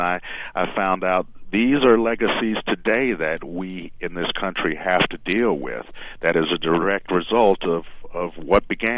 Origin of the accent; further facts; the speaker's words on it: the South, United States; because I'm an African-American growing up in the South in the 1970s.